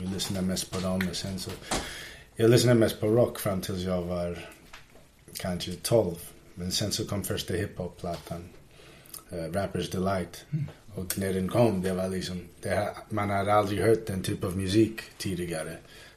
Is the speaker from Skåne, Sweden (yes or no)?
yes; Helsingborg, Skåne, Sweden; min morsa är svensk. Jag är faktiskt från Skåne. Jag är född i Helsingborg.